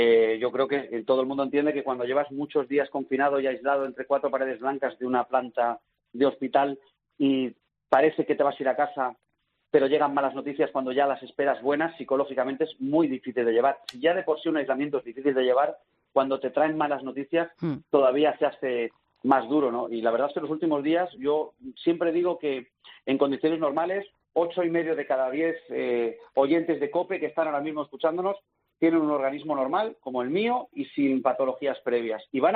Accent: Spain; yo soy probablemente el español más feliz de estar en casa.

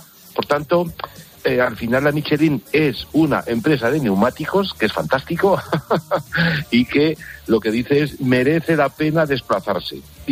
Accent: Huesca, Aragon, Spain; tengo que citar alguno de mi pueblo.

